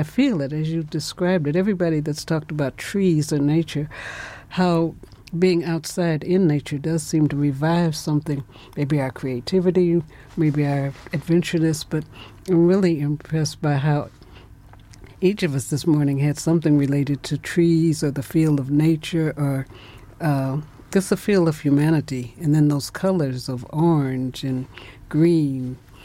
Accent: Kansas, United States; now growing up in Kansas

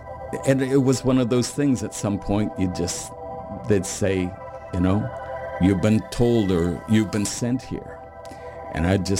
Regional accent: Canada; And I just show up on the doorstep and say … I'm from Canada.

